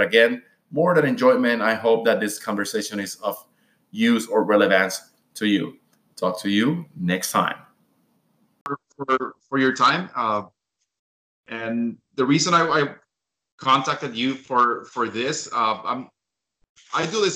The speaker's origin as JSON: {"language": "English", "country": "Puerto Rico", "lives_now": "United States", "said": "I mentioned in the podcast, for example, that I'm from Puerto Rico, and for us, aging is not necessarily a bad thing, right?"}